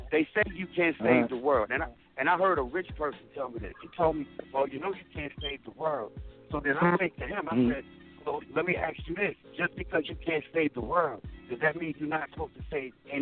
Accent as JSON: {"language": "English", "town": "White Plains", "region": "New York", "country": "United States", "said": "I'm from White Plains, New York. No question. Shout out to White Plains."}